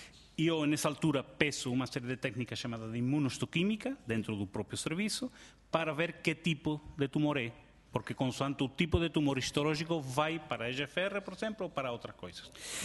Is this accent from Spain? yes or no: yes; Spain; Portuguese is a second language; Antes conseguíamos em Espanha, eu sou espanhol